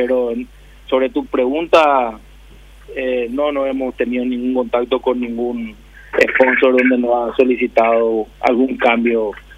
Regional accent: Paraguay

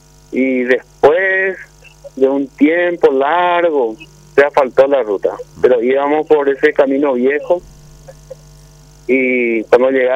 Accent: Paraguarí, Paraguay; De la ciudad de Paraguarí.

